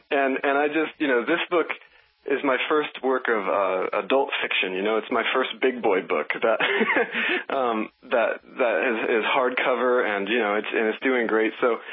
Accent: Oklahoma, United States; I mean, I'm from Oklahoma. I knew I wanted cowboys out there

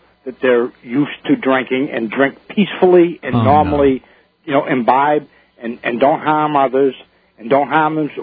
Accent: Massachusetts, United States; I grew up in Massachusetts, and north of the border, there's a little bit more freedom up in New Hampshire.

